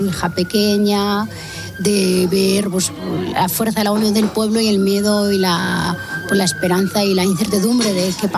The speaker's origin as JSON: {"language": "Spanish", "country": "Western Sahara", "tie": "born or raised there", "also_born_or_lived": "Spain", "said": "soy saharaui y española a la vez. He vivido, he crecido en las dos sociedades"}